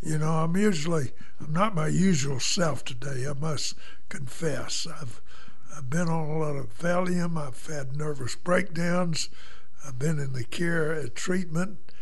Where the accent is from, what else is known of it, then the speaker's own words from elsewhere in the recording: Houston, Texas, United States; I'm from the Houston area.